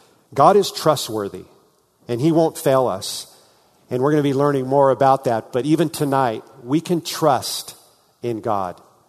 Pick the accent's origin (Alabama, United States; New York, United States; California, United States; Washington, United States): California, United States; I am from California. I don't want to go to Oregon.